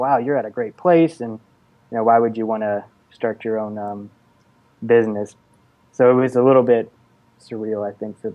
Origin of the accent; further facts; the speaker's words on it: Erie, Pennsylvania, United States; I grew up in Erie, Pennsylvania, kind of a small town in terms of nothing's really popping in terms of the creative space. It's just a blue collar town